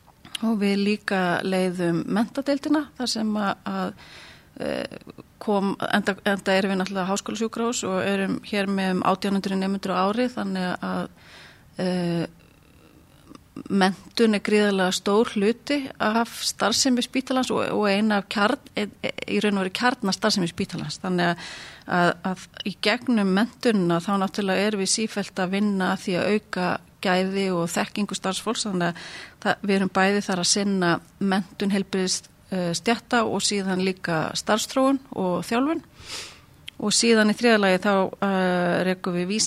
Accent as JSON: {"language": "Icelandic", "town": "Gnúpverjahreppur", "region": "Southern Region", "country": "Iceland", "said": "Ég hjúkrunarfræðingur og ég gnúpverji"}